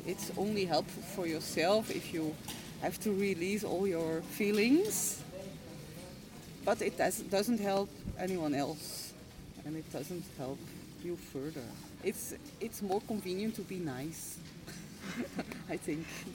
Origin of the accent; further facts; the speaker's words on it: Belgium; But I'm from Belgium, and we're more like the French and the Italian.